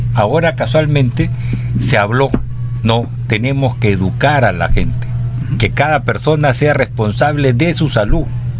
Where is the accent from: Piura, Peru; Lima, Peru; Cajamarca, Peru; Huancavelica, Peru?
Piura, Peru; Yo soy de Piura.